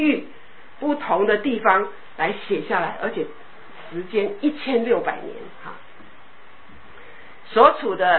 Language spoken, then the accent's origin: Chinese; China; 我们中国人很多东西都有押韵